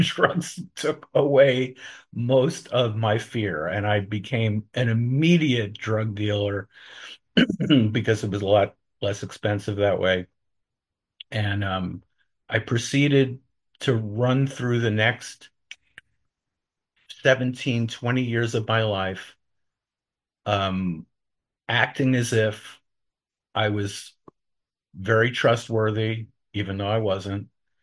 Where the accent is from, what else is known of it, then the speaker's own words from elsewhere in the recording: New York, United States; I grew up in New York. I was born in 1955, so I'm going to be 70 next month.